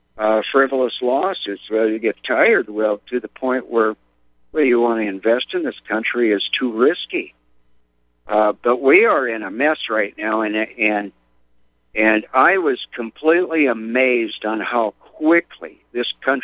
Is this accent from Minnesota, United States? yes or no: yes; Minnesota, United States; originally I'm from Minnesota, and I feel really bad for a lot of people in Minnesota